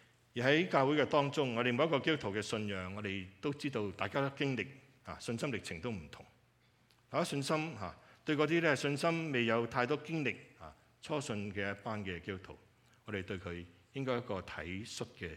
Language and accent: Chinese; China; 好像我们中国人都有，有中秋节，有什么节